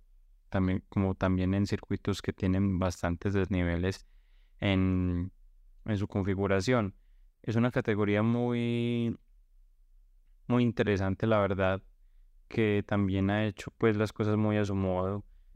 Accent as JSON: {"language": "Spanish", "country": "Colombia", "said": "Incluso nosotros como colombianos lo vivimos"}